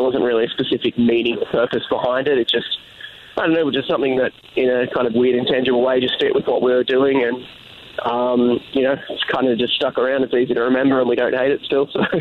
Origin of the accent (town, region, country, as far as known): Canberra, Australian Capital Territory, Australia; born or raised there; now in United States